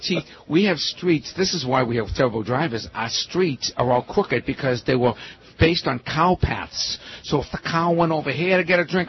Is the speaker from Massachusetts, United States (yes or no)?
yes; Massachusetts, United States; I am from Massachusetts, and I'm proud. I'm from the land of the pilgrims, okay? I'm from the land of the revolution.